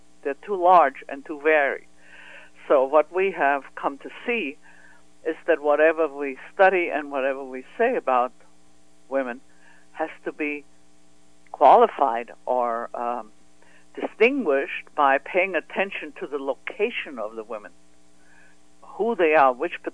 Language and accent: English; Vienna, Austria; I grew up in Vienna, and I grew up in a sheltered middle-class environment with all the benefits thereof.